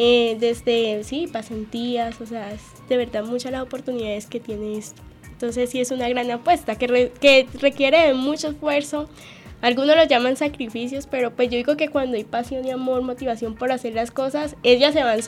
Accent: Palmira, Valle del Cauca, Colombia; Bueno, yo soy de Palmira

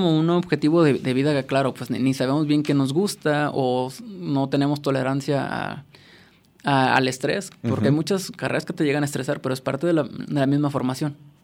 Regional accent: Tuxtla Gutiérrez, Chiapas, Mexico; moved away; yo soy de Tuxtla Gutiérrez, de Chiapas. Si hubiera yo tenido esa mentalidad, me hubiera yo quedado en Chiapas y no tendría, nunca hubiera yo salido de allá.

